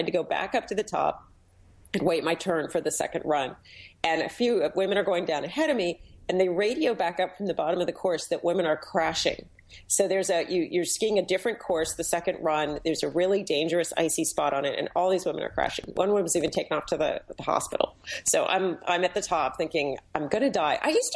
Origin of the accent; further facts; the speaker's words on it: San Diego, California, United States; now in Vermont, United States; I grew up in San Diego, but I had moved to Vermont.